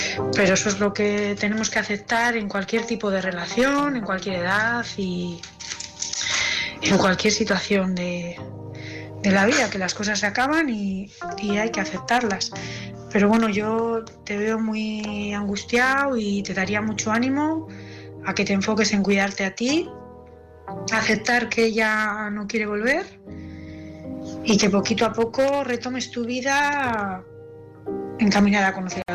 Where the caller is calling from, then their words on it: Bilbao, Basque Country, Spain; de Bilbao